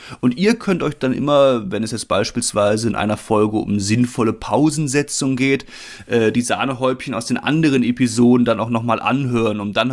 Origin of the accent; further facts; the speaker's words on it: Berlin, Germany; in Berlin natürlich, meiner Heimat.